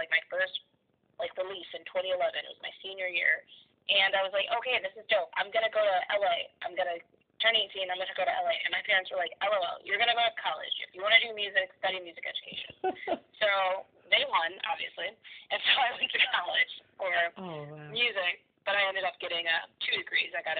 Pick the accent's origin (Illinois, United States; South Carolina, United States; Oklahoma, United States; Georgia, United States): Illinois, United States; Chicago; I'm from Chicago, Illinois.